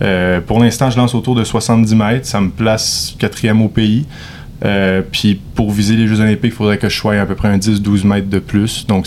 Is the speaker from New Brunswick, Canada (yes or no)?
no; Montreal, Quebec, Canada; Puis j'ai déménagé, bon, parce que je viens de Montréal. Fait que j'ai déménagé ici, puis je suis juste à côté.